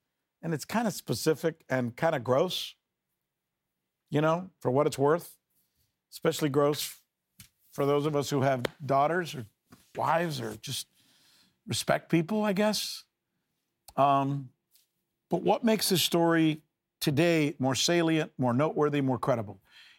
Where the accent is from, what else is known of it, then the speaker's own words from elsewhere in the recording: Miami, Florida, United States; One reporter making phone calls, asking good questions at the Miami Herald, my hometown newspaper.